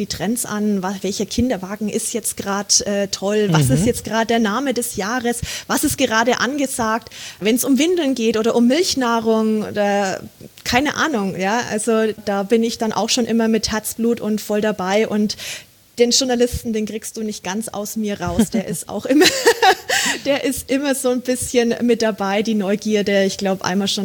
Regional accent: Bad Windsheim, Bavaria, Germany; also born or lived in El Paso, United States; Ich liebe meine Heimat, ich liebe Franken, ich liebe Bad Windsheim, man kriegt mich hier auch nicht wirklich so schnell raus.

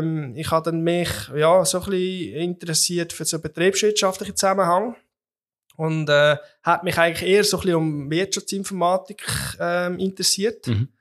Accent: Wikon, Lucerne, Switzerland; Ich bin also in Wico und Kanton Luzern aufgewachsen.

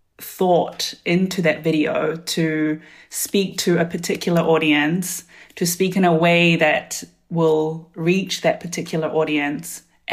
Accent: New Zealand; also born or lived in South Korea; now in Berlin, Germany; I was born in South Korea and immigrated to New Zealand in 1995. So I grew up in New Zealand and I currently live in Berlin. I'm 35.

